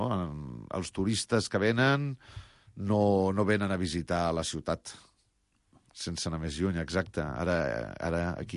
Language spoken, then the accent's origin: Catalan; Barcelona, Catalonia, Spain; Jo, que sóc del Guinardó, de petit Passeig Maragall era la meva frontera a la part baixa i Verge de Montserrat a l'alta.